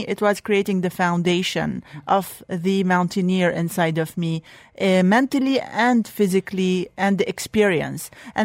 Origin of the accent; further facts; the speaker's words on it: Lebanon; English is a second language; I was born and lived in Lebanon.